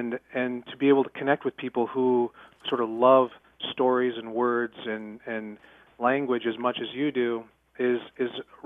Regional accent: Cedar Rapids, Iowa, United States; now in Decorah, United States; I grew up in Cedar Rapids. I now live in Decorah, Iowa

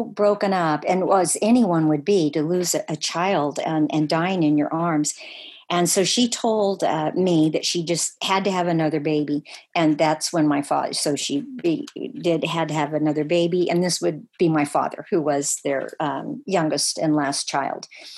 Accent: Chico, California, United States; born or raised there

